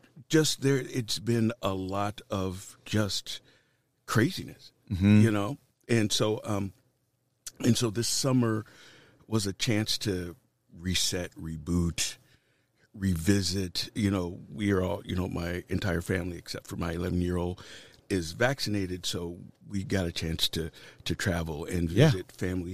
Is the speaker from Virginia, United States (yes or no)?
yes; Norfolk, Virginia, United States; I'm from Norfolk, Virginia.